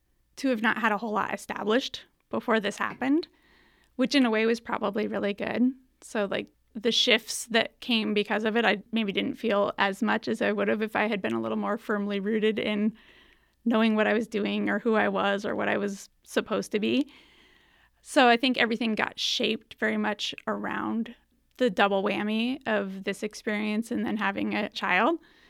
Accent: Alaska, United States; And I grew up in Alaska, and there were so many people who, because everything was so seasonal

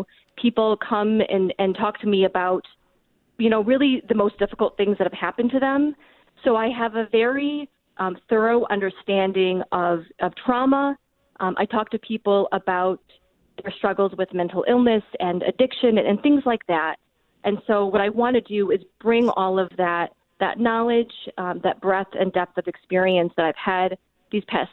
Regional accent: Greece, New York, United States; I grew up here in Rochester, grew up in the town of Greece. I live in the city of Rochester

